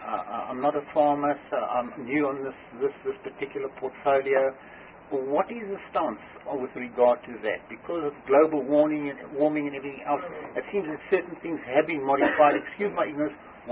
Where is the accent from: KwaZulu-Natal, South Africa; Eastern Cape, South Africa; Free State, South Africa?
Free State, South Africa; Now, I'm from the Free State, and I see there the budget was 9,177 million